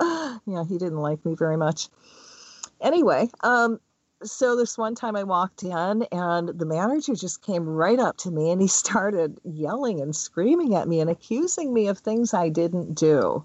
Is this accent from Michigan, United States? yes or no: yes; Michigan, United States; I'm from Michigan. It's pretty cold there in the winter.